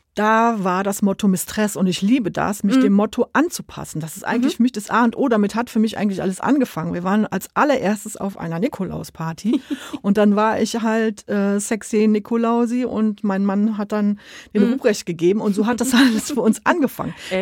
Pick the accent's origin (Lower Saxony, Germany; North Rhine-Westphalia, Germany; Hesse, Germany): North Rhine-Westphalia, Germany; Cologne; ich bin Kölnerin und von daher gehört das Verkleiden für mich dazu.